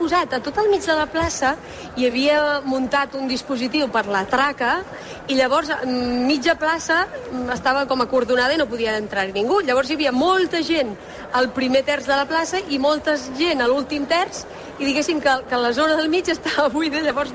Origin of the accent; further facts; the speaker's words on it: Tarragona, Catalonia, Spain; per mi com a tarragonina és, home, és tot un honor